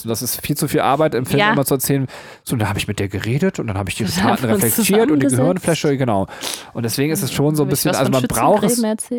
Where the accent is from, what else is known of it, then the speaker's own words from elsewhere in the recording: Germany; Als Deutscher würde ich irgendwie sagen, ja, ist halt unsere Vergangenheit so und deswegen hat man wieder die bösen Deutschen genommen so.